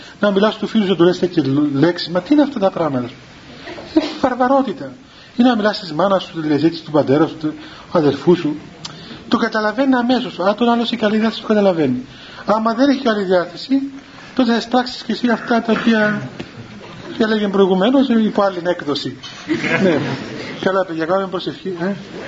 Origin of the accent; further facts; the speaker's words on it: Cyprus; κοιτάξτε, είμαι Έλληνας Κύπριος.